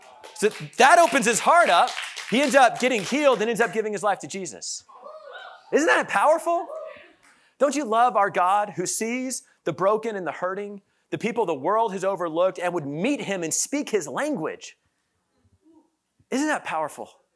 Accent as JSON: {"language": "English", "region": "Kansas", "country": "United States", "tie": "born or raised there", "said": "I am from the state of Kansas, so it always feels like coming home, coming to Wichita. I grew up in the Kansas City area."}